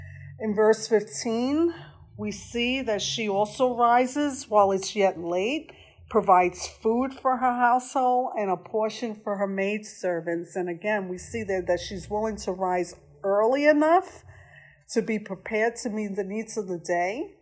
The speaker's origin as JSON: {"language": "English", "region": "New York", "country": "United States", "said": "you know, I'm a New Yorker. I'm Hispanic. And we're gruff."}